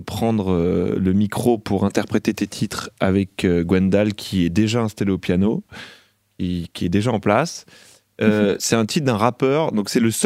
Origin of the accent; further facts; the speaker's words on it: Boulogne, France; Pourtant, je suis originaire de Boulogne, c'est pour ça que je dis ça.